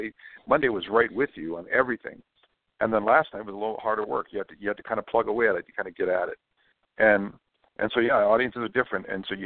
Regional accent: Hawaii, United States; I grew up in Hawaii and I learned how to drive in the winter.

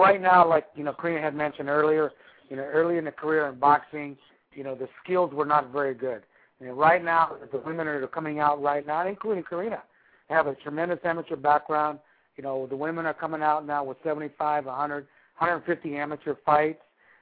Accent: Watsonville, California, United States; I am from Watsonville.

